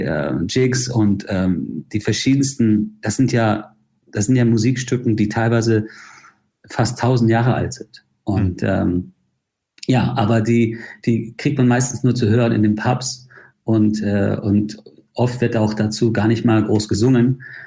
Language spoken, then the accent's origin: German; Ireland; German is a second language; also born or lived in Spain; Naja, ich bezeichne mich schon als Ire. Ich bin irischer Staatsbürger. Ich bin zwar in Spanien geboren und habe ein sehr verrücktes Leben und habe in vielen Ländern gelebt. Aber ich habe mich in Irland immer zu Hause gefühlt.